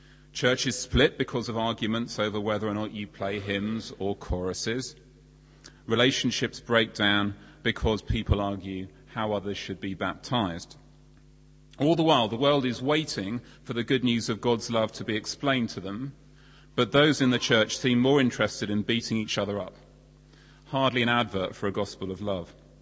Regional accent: East of England, United Kingdom; when I grew up in Bedfordshire, the local trivial concerns were obscuring more important things.

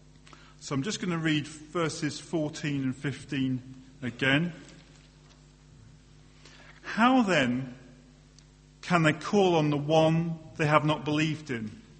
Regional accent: England, United Kingdom; And I ran up to him and vigorously shook his hand, because I'm English

